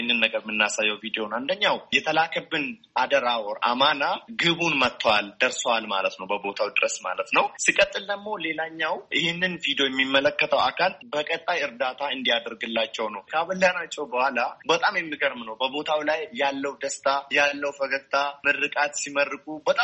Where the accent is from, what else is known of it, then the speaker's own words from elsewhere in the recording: Oromia, Ethiopia; ማለት እንግዲህ በማህበራዊ ድረገጽ የተወሰኑ ሰዎች ያውቁኛል። ጅማ ዞን ሊሙ ኮሳ ወረዳ ነው ተወልጄ ያደኩት።